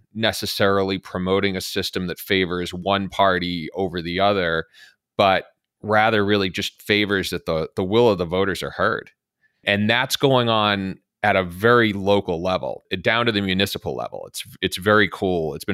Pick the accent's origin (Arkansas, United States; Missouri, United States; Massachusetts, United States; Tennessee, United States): Massachusetts, United States; you know, my home state of Massachusetts, about 30% of the population votes Republican in any given election.